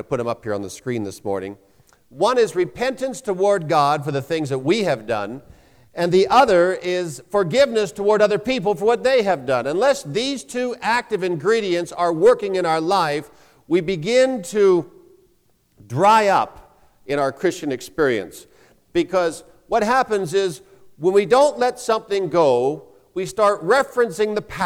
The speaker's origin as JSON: {"language": "English", "region": "British Columbia", "country": "Canada", "tie": "born or raised there", "said": "When I grew up in British Columbia, Canada, I became familiar with a story that occurred there back in 1954."}